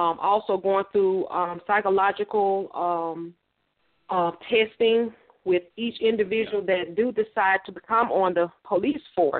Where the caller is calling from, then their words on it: Atlanta, Georgia, United States; I'm calling from Atlanta, Georgia